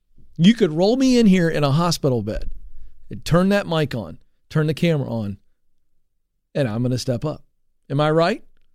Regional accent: Virginia, United States; because I grew up in Virginia where there was a 7-Eleven on every corner

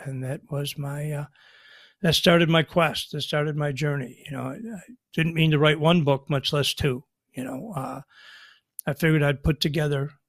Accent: Buffalo, New York, United States; I grew up in Buffalo, so we're family's big Bills fans.

